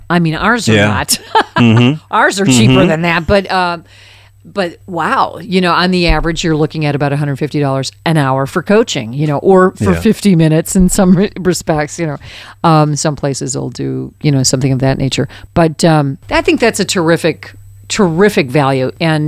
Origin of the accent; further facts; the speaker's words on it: Detroit, Michigan, United States; also born or lived in Chicago; now in Los Angeles, United States; I'm an adopted Chicagoan. I'm from Detroit originally, but I lived in Chicago longer than I lived anywhere, and I've been out here for just shy of 8 years. You know, so but yeah, you know, here in Los Angeles, that is.